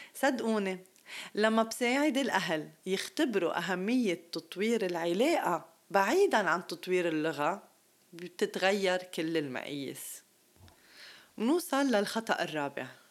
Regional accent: Lebanon; also born or lived in Kuwait / Dubai; وبلبنان بحكم اني لبنانية عشت لفترة 24 سنة بلبنان وعندي كتير ناس بعرفهم ببلدي.

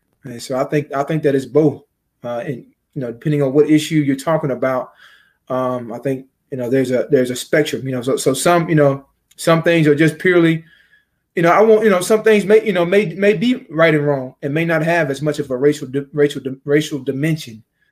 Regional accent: Tennessee, United States; and I'm from Tennessee in the South

